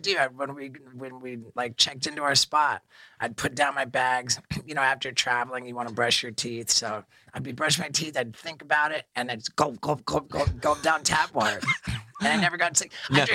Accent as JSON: {"language": "English", "region": "London", "country": "United Kingdom", "tie": "born or raised there", "said": "I was born in England, mm-hmm, and I attended high school."}